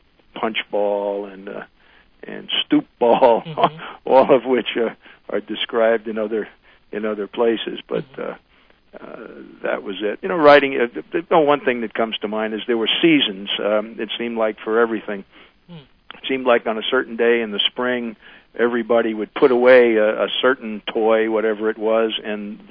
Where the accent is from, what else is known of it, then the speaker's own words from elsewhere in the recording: New York City, New York, United States; I was born in the Bronx, New York City, on the 22nd of March, 1940, which makes me 60 years of age. Was born into a fairly typical Bronx family